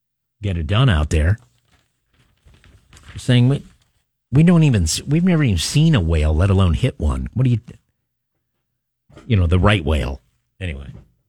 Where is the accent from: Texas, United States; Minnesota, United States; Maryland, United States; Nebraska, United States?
Maryland, United States; I grew up in Western Maryland.